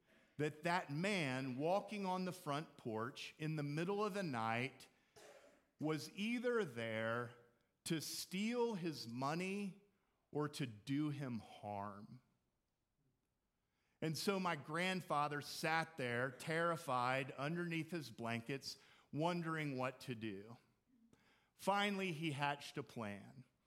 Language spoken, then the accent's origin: English; Houston, Texas, United States; My grandparents lived in Tulsa, Oklahoma. I grew up in Houston, Texas